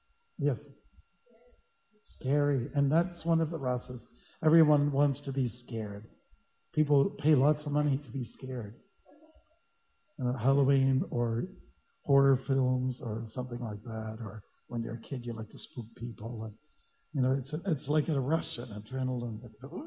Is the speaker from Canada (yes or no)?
yes; Ontario, Canada; I can remember as a kid, I'm from Southern Ontario, and they have a lot of electric storms there.